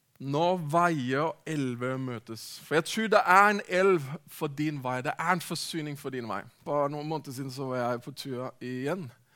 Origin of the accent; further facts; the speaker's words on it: Denmark; Norwegian is a second language; jeg snakker rart, så er det altså fordi jeg er dansk, og ikke kom bedre ut i det norske språket enda.